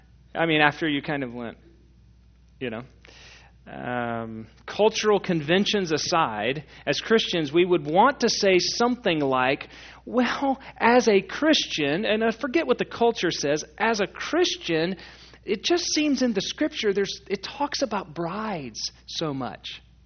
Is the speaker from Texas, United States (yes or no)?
yes; Texas, United States; I mean, I grew up in Texas, but I live here in Oklahoma.